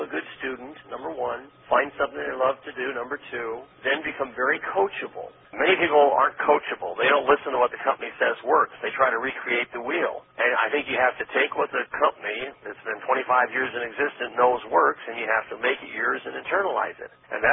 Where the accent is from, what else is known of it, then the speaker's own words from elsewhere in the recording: Scottsdale, Arizona, United States; I've brought people from all over the world, literally, to my hometown, Scottsdale, Arizona.